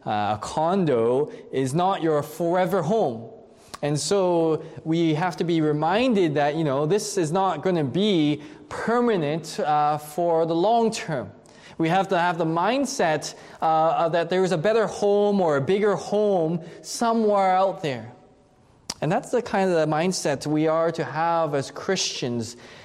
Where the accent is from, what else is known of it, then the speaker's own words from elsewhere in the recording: Canada; So if I drive down to the U.S. border and I cross it and I go into the States, as a Canadian citizen, I am an alien to them. It's a reminder to me that my home is back in Canada.